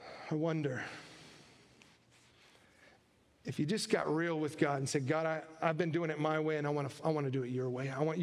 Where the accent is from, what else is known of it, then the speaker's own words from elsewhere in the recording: Alaska, United States; Growing up in Alaska, there wasn't a lot to do in the winter